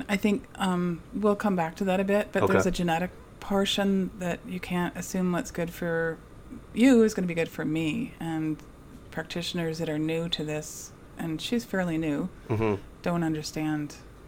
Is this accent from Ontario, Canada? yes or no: yes; Sarnia, Ontario, Canada; I'm from Sarnia.